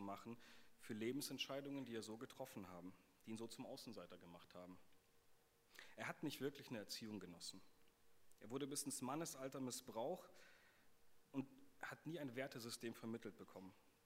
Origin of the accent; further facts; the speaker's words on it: Baden-Württemberg, Germany; Als Schwabe kann ich damit nichts anfangen